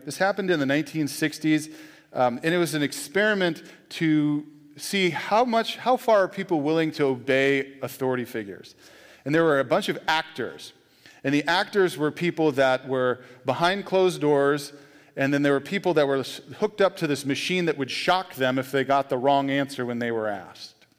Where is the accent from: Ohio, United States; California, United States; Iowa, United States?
California, United States; because my wife's from here, I'm from the Bay Area